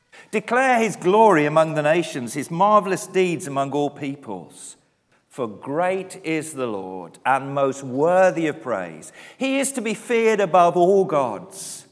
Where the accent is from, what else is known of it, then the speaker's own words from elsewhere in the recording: England, United Kingdom; moved away as an adult; now in Wales, United Kingdom; As an Englishman living for 20 years in Wales